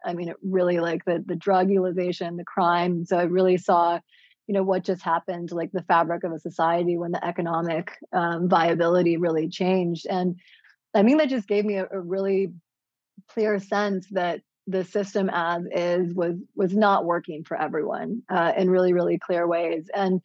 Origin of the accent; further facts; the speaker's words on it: Midwest, United States; I grew up in the Midwest at a really kind of crazy time in the 80s, Midwest and Rust Belt.